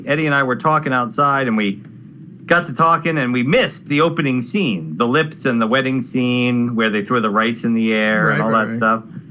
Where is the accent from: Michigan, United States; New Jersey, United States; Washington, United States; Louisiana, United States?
New Jersey, United States; Newton; So I grew up in Newton, New Jersey, when it was all farm town.